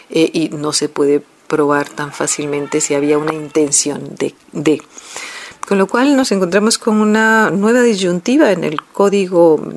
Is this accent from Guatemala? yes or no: yes; Guatemala; yo como guatemalteca y como persona implicada en que se haga justicia y que se sepa la verdad en nuestro país